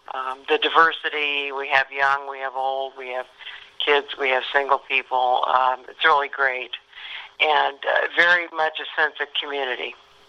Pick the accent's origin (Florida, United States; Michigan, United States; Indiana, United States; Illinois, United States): Indiana, United States; Indianapolis; born there; I was born in Indianapolis at Coleman Hospital downtown.